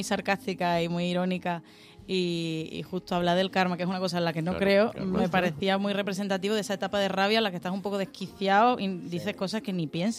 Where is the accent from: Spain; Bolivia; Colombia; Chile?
Spain; Cádiz, Andalusia; now in Madrid, Spain; Hombre, claro, mi tierra siempre.